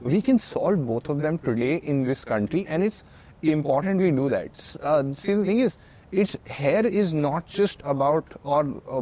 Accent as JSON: {"language": "English", "country": "India", "said": "we're Indian, we have competency, we have the skill, and we will give it back to you."}